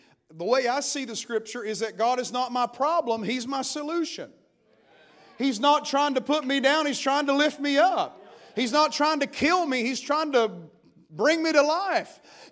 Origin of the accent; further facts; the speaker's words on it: Appalachia, United States; I'm from the Appalachian Mountains, so you can run, dance, and shout and do whatever you want to do.